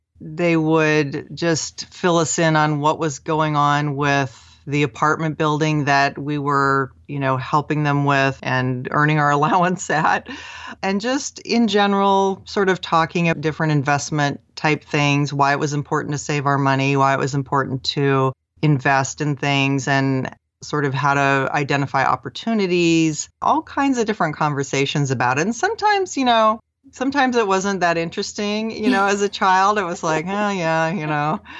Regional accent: Seattle, Washington, United States; Well, I grew up in the Seattle area and my family was very middle class, but we lived in a suburb where there were a lot of very wealthy people.

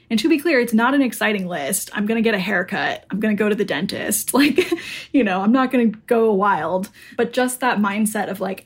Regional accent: Arizona, United States; Kind of to distract me, they asked me like where I was from, and I'm from Arizona.

